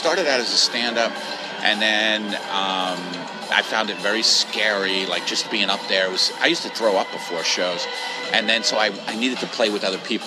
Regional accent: New York, United States; yeah, I'm from New York.

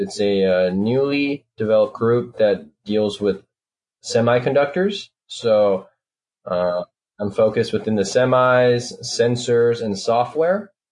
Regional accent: California, United States; moved away as an adult; now in Taiwan; Well, I'm originally back from California in the United States, did strategy management consulting for about 6 years.

